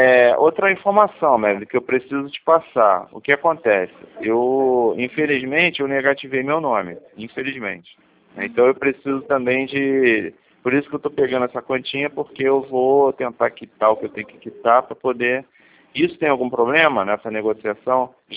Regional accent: Nova Iguaçu, Rio de Janeiro, Brazil; eu sou daqui de Nova Iguaçu.

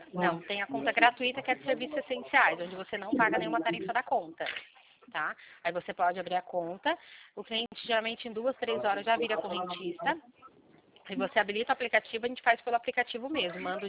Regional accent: Limeira, São Paulo, Brazil; eu sou daqui de Limeira.

